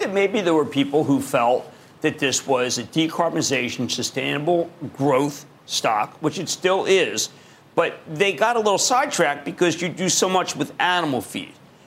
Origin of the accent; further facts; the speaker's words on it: New Jersey, United States; Let's go to Joe in my home state of New Jersey.